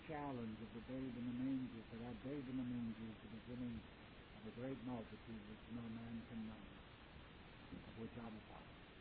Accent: Canada; some of us are Americans, some of us are others. I'm a Canadian.

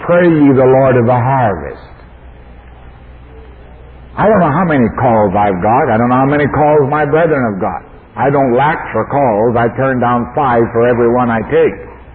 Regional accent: Saskatoon, Saskatchewan, Canada; born there; I'm a city boy. I was born in Saskatoon, Saskatchewan.

